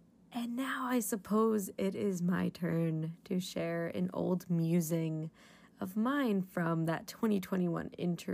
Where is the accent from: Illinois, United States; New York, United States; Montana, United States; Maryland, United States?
New York, United States; North Rockland; I felt that way growing up in North Rockland, when there's less Jews around